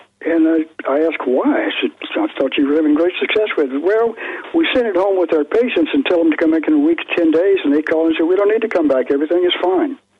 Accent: West Monroe, Louisiana, United States; there was a nurse in West Monroe, Louisiana, which is my hometown

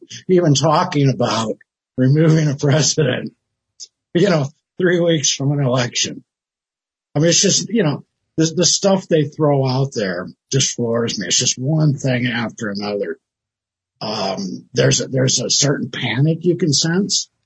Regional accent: the South, United States; And I'm from the South, so I've seen a lot of folks like this.

